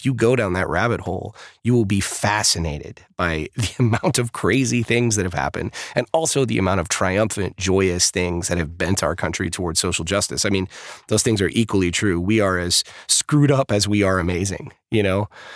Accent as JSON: {"language": "English", "region": "Texas", "country": "United States", "tie": "born or raised there", "said": "I grew up in the South. I grew up in Texas, you know, in a very conservative family"}